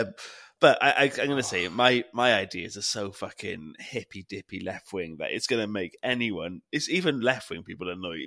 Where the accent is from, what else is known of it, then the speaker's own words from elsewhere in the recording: Wales, United Kingdom; we're trying to like cover what our experiences was like growing up in Wales and living in Wales